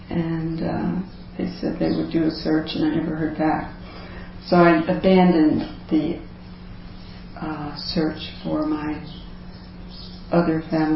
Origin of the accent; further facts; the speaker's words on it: New York, United States; born there; So I was born in New York, and under strange circumstances